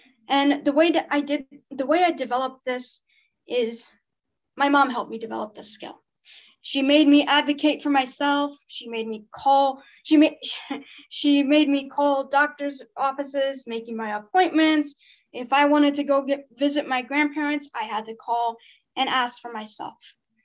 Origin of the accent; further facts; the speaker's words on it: Kansas City, Missouri, United States; also born or lived in Armenia; I am from Kansas City, Missouri. I was born in Armenia. I lived there for about 9 years.